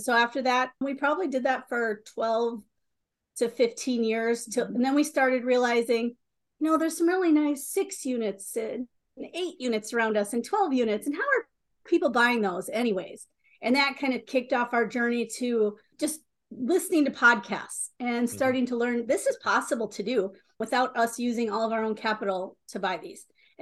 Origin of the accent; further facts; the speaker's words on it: Minnesota, United States; We're from Minnesota.